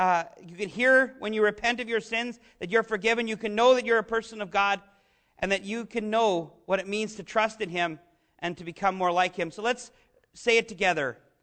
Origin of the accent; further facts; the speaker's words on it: Canada; maybe it's because I'm from the Great White North, but I can relate to that.